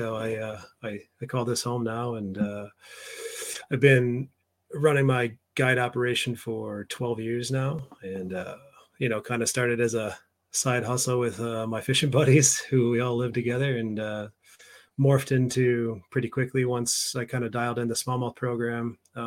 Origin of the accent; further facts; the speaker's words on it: Wausau, Wisconsin, United States; A couple hours north. I'm from Wausau. So you know, I grew up fishing the Wisconsin River, you know, that runs through that area